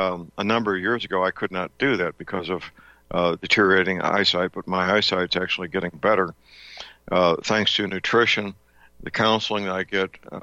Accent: St. Louis, Missouri, United States; born or raised there

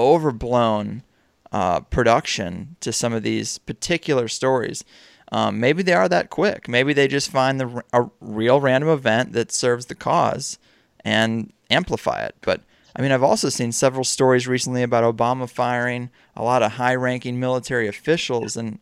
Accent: St. Louis, Missouri, United States; You know, I mean, I'm from St. Louis.

